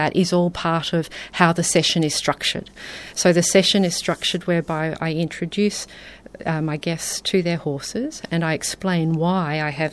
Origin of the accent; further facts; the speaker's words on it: Sydney, New South Wales, Australia; now in Adelaide, Australia; over in New South Wales, where I grew up in Sydney